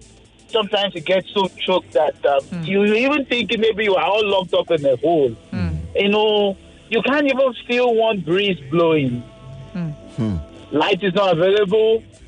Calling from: Lagos, Nigeria; And I'm calling you from Mawolo Way, Ikoyi.

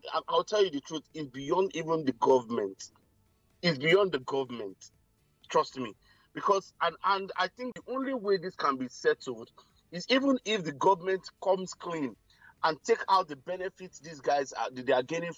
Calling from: Lagos, Nigeria; I'm actually in Lagos.

